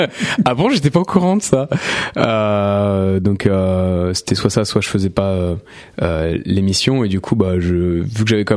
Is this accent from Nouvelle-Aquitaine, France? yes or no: no; Corbeil-Essonnes, Île-de-France, France; born there; Non, je suis né à Corbeil-Essonne.